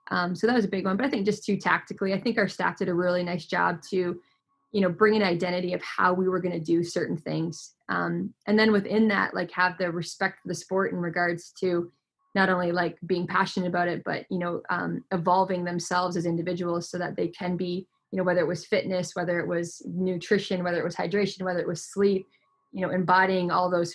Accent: Canada; So I grew up in Canada. So I played in my career in Canada.

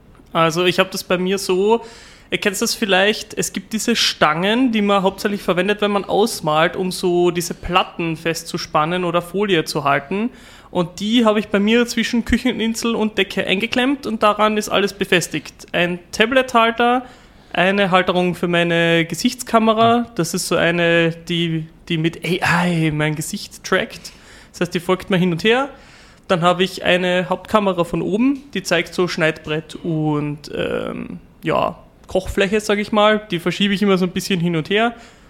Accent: Klagenfurt, Carinthia, Austria; accent: Carinthian; Also ich komme ursprünglich aus Klagenfurt und ich habe tatsächlich angefangen mit Dialekt

